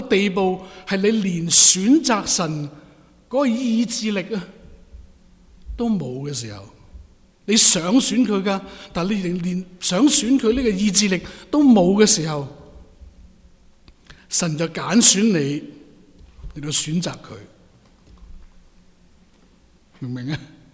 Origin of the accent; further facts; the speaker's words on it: Hong Kong; moved away as an adult; now in Canada; 我在70年代我来加拿大的时候，当我读完第一年的大学，因为有一些愚昧的事情发生了，那就要回香港来重新申请我那个 student visa 学生签证。